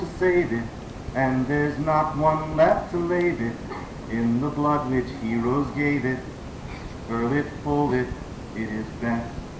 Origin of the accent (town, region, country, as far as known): the South, United States